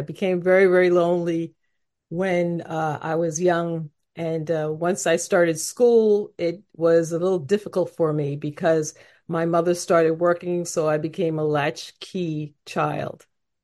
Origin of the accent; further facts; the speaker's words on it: New York, United States; I am the youngest of three children. I'm from New York. And my family were immigrants.